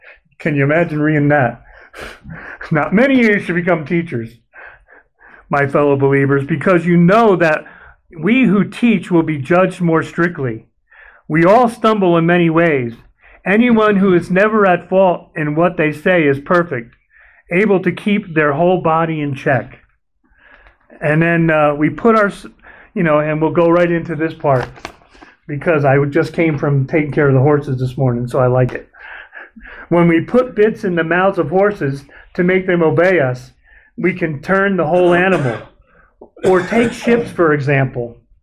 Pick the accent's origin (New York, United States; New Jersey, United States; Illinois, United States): New Jersey, United States; Sometimes I use the excuse I'm from North Jersey and I'm a sailor, but it's not good enough. It is not a good enough excuse. It is, the vernacular I grew up with was terrible.